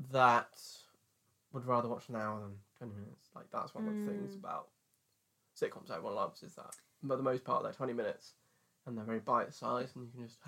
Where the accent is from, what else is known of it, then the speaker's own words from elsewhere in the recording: United Kingdom; Maybe it's because we're British, so we can relate more to them.